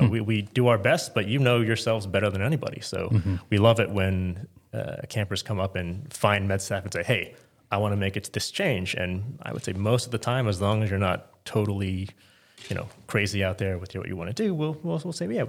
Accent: Houston, Texas, United States; now in Dallas, United States; I grew up in Houston, actually. My family is still there now. The Dallas part was mostly just when I came here for med school.

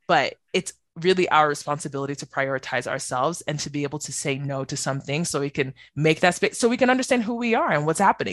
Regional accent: Nigeria; I'm Nigerian. I completely get it, girl.

